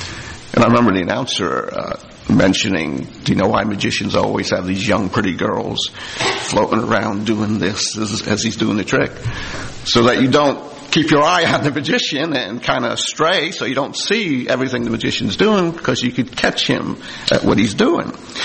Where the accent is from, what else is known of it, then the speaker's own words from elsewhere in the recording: New Jersey, United States; I grew up in New Jersey, so we got stations out of New York